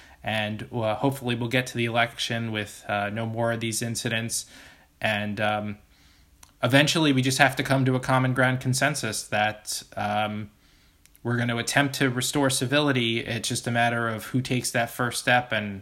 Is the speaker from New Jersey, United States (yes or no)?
yes; New Jersey, United States; Listen, I'm from Jersey, and I can tell you that in the tri-state area, when people disagree with each other, they do it loudly